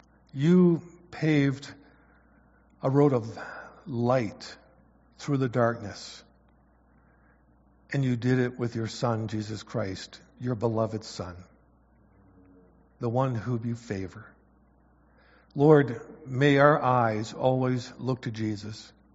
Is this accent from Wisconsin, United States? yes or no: yes; Wisconsin, United States; I grew up in the States, I grew up in Wisconsin